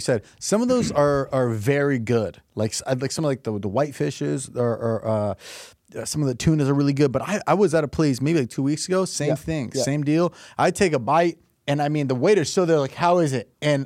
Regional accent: California, United States; I'm from California.

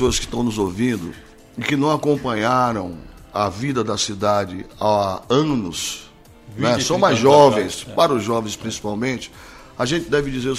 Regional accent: Northeast Region, Brazil; Nossas tradições, nossa cultura junina é igualzinha ao que se vê em todo o Nordeste, porque nós somos nordestinos.

